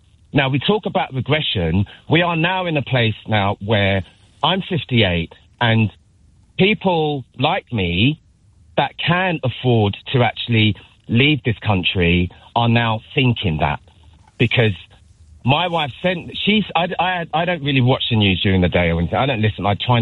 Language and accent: English; United Kingdom; I'm black, I'm British, I'm proud, but I'm also proud of my, you know, my heritage as well.